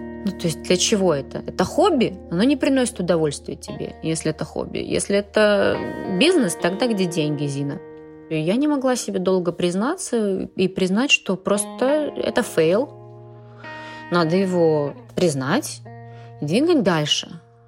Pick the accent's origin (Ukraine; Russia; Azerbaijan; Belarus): Russia; Kaliningrad, Kaliningrad Oblast; Я говорю, мы из Калининграда.